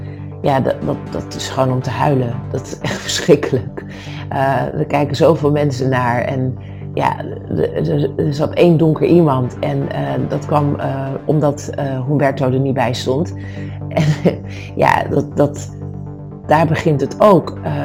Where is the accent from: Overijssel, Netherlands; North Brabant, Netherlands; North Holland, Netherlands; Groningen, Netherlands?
North Holland, Netherlands; Amsterdam; je hebt bijvoorbeeld de import Amsterdammers en daar hoor ik ook bij, dat weet ik. Maar zo voel ik me dus niet, want ik heb langs het van mijn leven tot nu toe gewoond in Amsterdam. Dus ik voel me gewoon Amsterdammer.